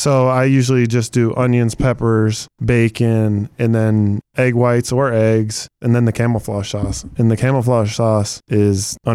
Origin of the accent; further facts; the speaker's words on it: Cincinnati, Ohio, United States; Yeah, the two things that come to mind, Montgomery and ribs.